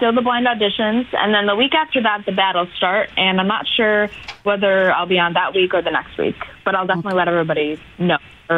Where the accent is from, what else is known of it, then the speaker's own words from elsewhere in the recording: Buffalo, New York, United States; Well, I've done theater since I was 11, and I danced since I was 4. So I went to Academy Theater Arts in high school and middle school.